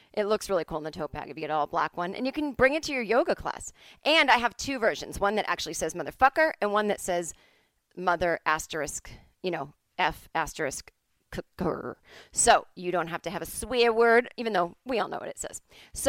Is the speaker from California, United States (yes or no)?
no; Boston, Massachusetts, United States; I am from Boston. Nobody knows it.